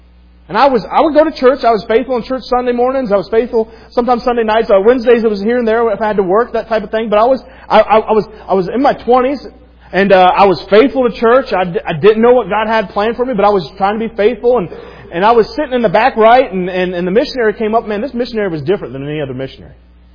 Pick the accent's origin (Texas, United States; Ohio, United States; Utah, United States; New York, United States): Ohio, United States; Loudonville; I grew up in Loudonville, Ohio, right next to Mohican.